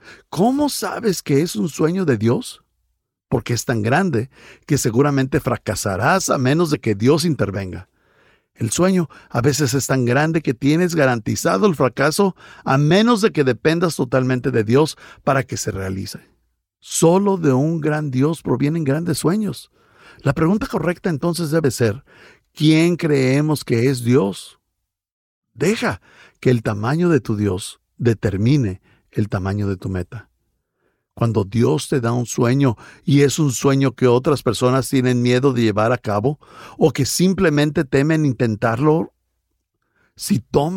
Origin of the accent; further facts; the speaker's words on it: California, United States; bueno, yo soy un californiano, pero fui al seminario en el estado de Texas.